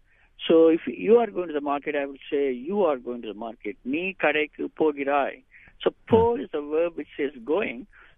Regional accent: South India, India; English is a second language; I'm from South India, and I speak at least two languages in South India, in addition to Hindi, which is a North Indian language, in addition to English, of course.

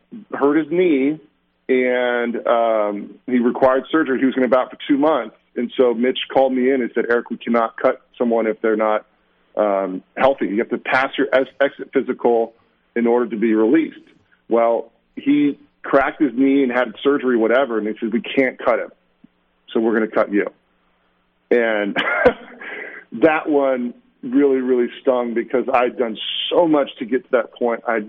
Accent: California, United States; because I'm from Orange County.

